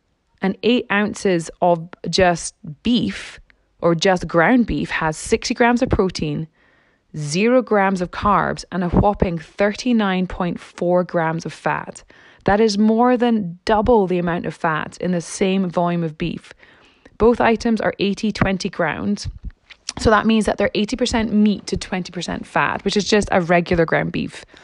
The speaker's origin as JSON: {"language": "English", "region": "Scotland", "country": "United Kingdom", "tie": "born or raised there", "moved": "yes", "lives_now": "Canada", "said": "Growing up in Scotland, we just had beef."}